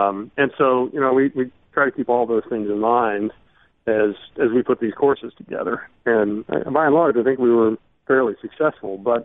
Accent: Richmond, Virginia, United States; And it just so happened that Medalist Sports was headquartered in Richmond, so, which, you know, I'm from Richmond, so, you know, I got a job with Medalist

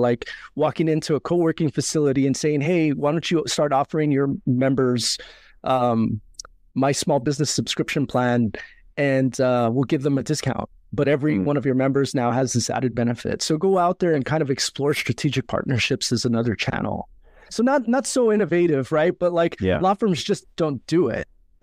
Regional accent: Los Angeles, California, United States; I grew up in a community. I grew up in East

